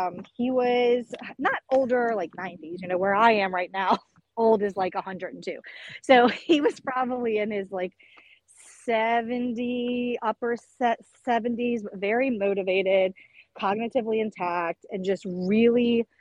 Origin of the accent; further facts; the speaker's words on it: the South, United States; So I'm from the South, and I think he maybe was from South Louisiana too, but at the time we were both in Mississippi.